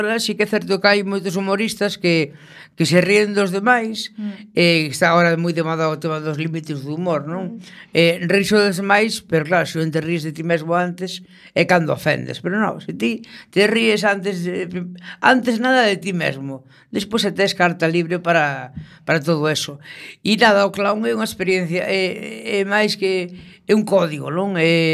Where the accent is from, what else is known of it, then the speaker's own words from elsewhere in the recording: Galicia, Spain; rímonos do carácter dos galegos